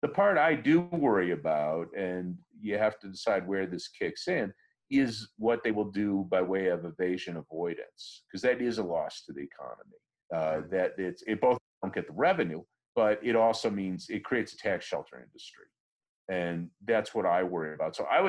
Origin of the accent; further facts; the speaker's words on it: Chicago, Illinois, United States; Yeah, well, I grew up in Chicago under the Daley machine, so I always had a sense politics was kind of corrupt